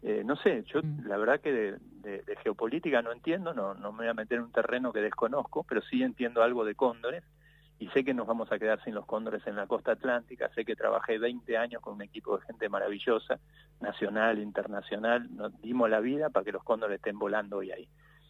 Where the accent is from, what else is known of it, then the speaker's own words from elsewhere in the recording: Argentina; como argentinos